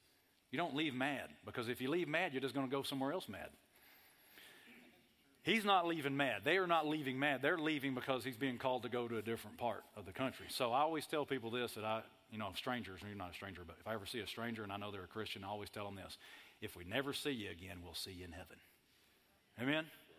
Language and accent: English; Texas, United States; And I'm a Texan, but I'm thinking about moving to Bahamas, you know.